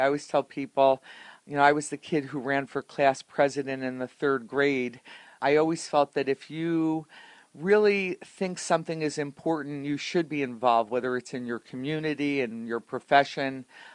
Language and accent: English; Elizabeth, New Jersey, United States; Well, I grew up in Elizabeth, New Jersey.